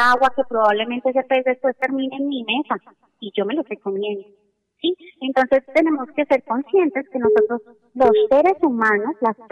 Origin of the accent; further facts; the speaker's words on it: Colombia; Y eso es algo que como colombianos deben orgullecernos mucho.